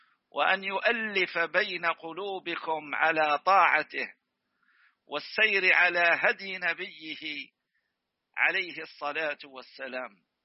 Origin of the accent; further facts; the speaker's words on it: Tunisia; أبنائي وأحبابي وإخواني في بلدي تونس،